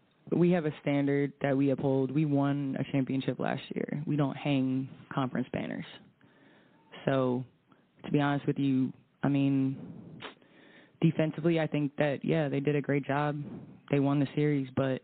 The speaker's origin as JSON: {"language": "English", "town": "Chicago", "region": "Illinois", "country": "United States", "said": "And, you know, Chicago always holds a special place in my heart, you know. Being a Chicagoan is special. Being from here is special."}